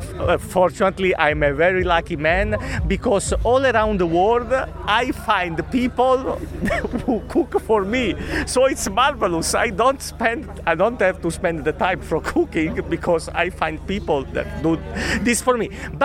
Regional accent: Naples, Campania, Italy; I eat pizza only in Naples, only in my hometown, because in my opinion, nowhere in the world I can find.

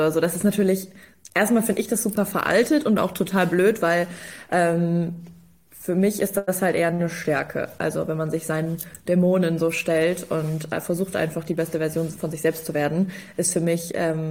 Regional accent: Bremen, Germany; ich bin 27 Jahre alt, ich komme aus Bremen

